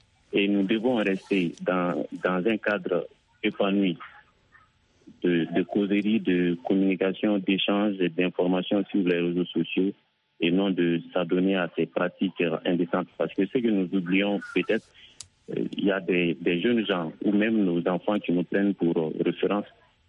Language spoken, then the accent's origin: French; Mali; au Mali, par exemple, comme je suis malien et que je connais plus les réalités